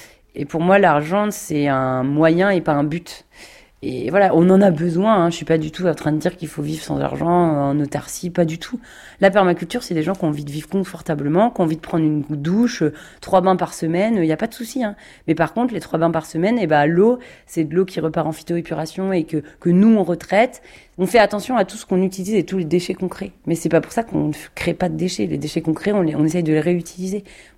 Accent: Normandy, France; moi je suis normande et donc c'est la crème.

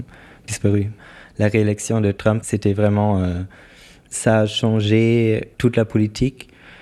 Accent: Germany; French is a second language; Moi, je viens de l'Allemagne et les États-Unis prenaient en charge la sécurité pour nous.

